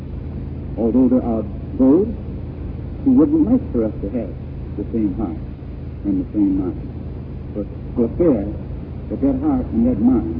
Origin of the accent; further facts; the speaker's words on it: Lansing, Michigan, United States; I grew up in Michigan, which is the North. And in the city where I lived, a place called Lansing, it was typical of most cities in this country in those days.